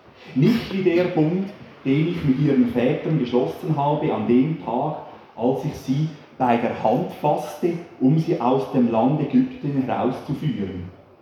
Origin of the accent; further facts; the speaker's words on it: Sarmenstorf, Aargau, Switzerland; Andere Dörfer in der Region, wie zum Beispiel Gonteschwil, Tiefental oder Sarmensdorf, wo ich aufgewachsen bin